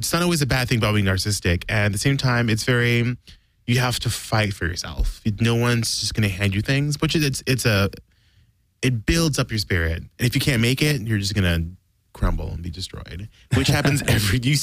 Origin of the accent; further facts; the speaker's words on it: Washington, United States; born there; also born or lived in moved around a lot; Growing up, I was born in Washington State.